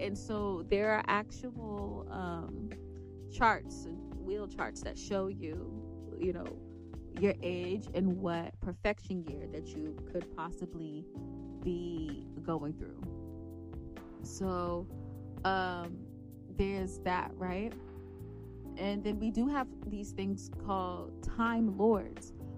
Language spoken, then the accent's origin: English; Boston, Massachusetts, United States; me having a job in the city, right, because I'm from Boston.